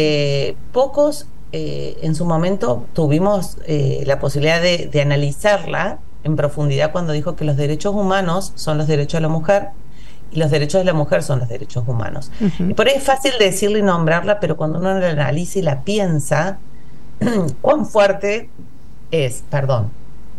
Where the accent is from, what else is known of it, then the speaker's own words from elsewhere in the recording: Córdoba, Argentina; accent: Córdoba; mi tonada no me iba a delatar nunca, que soy cordobesa